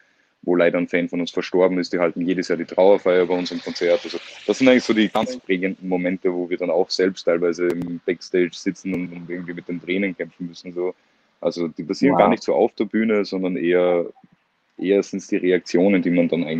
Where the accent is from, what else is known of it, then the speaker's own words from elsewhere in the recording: Salzburg, Austria; born there; Ja, ich bin in Salzburg geboren, Musiker.